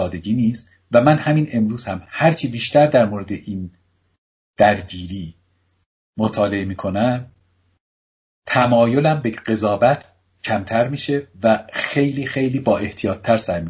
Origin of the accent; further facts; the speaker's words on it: Iran; moved away; تا موقعی که من از ایران اومدم بیرون